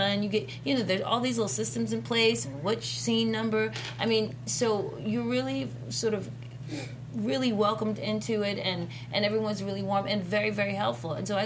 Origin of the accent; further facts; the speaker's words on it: Brooklyn, New York, United States; Brooklyn in the house. You know, that's where I'm from.